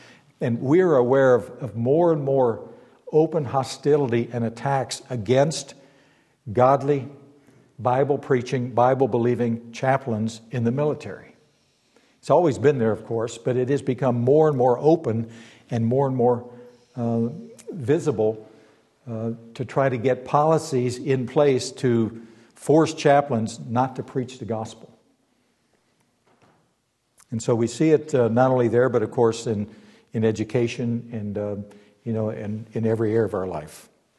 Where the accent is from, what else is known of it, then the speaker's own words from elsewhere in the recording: United States; We're born and raised in the West and in America, for which I am grateful.